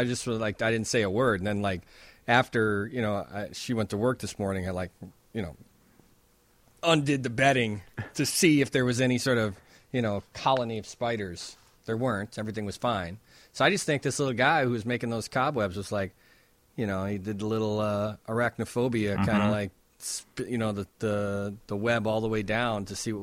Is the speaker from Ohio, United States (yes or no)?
no; Wonder Lake, Illinois, United States; I grew up in Wonder Lake, Illinois, and, you know, my parents live in the middle of the woods in Wisconsin now.